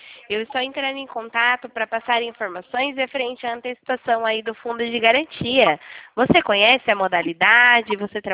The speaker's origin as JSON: {"language": "Portuguese", "region": "São Paulo", "country": "Brazil", "said": "Eu sou aqui do interior de São Paulo."}